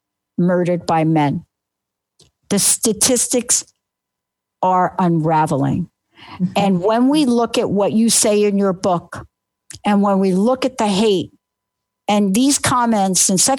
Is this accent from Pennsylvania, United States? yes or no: no; New York, United States; also born or lived in New Jersey; now in Washington State, United States; I live in Washington State. I grew up in New York and New Jersey.